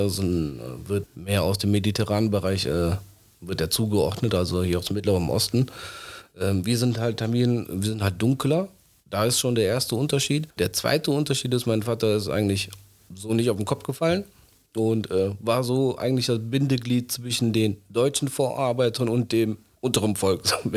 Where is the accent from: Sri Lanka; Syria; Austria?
Sri Lanka; Wir kommen aus Sri Lanka, also viele Tamilen waren auch dort.